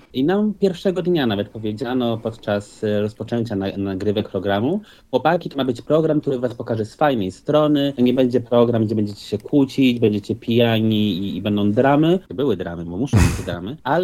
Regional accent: Warsaw, Masovian Voivodeship, Poland; no bo tutaj jesteśmy obaj z Warszawy

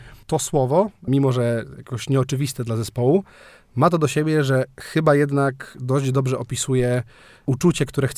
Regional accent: Reszel, Warmian-Masurian Voivodeship, Poland; Z basistą nawet pochodzę z jednej małej miejscowości, czyli z Reszla.

